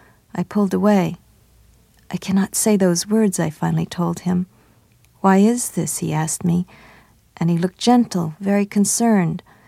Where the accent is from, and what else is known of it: United States